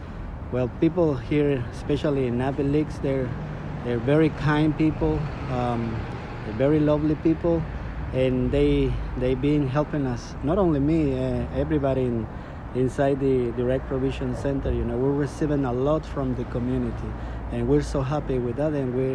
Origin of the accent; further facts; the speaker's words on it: Guatemala City, Guatemala Department, Guatemala; English is a second language; also born or lived in Quetzaltenango; now in Ireland; Guatemala City. We're coming from Guatemala City, and the place where I was born, it calls Quetzaltenango. We're very close to the border between Guatemala and Mexico.